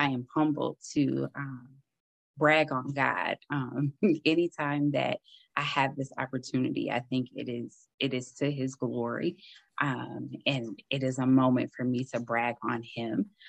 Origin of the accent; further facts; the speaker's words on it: Flint, Michigan, United States; now in Pontiac, United States; I grew up, was born and raised in Flint. My husband lived here in Pontiac.